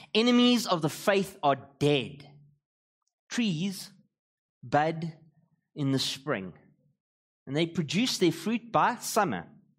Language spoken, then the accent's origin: English; Gqeberha, Eastern Cape, South Africa; Now, I come from Klebecha, and so lots of analogies to that this morning.